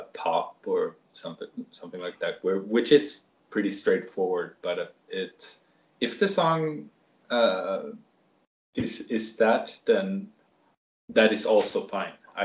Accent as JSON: {"language": "English", "country": "Japan", "said": "but I suppose since they know I'm from Japan, they think that I'm Japanese."}